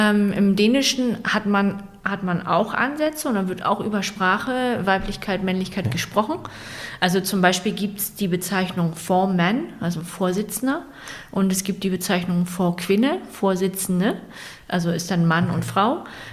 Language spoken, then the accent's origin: German; Rendsburg, Schleswig-Holstein, Germany; Also da habe ich einige Momente aus meiner Kindheit und Jugend, ich bin in Rendsburg aufgewachsen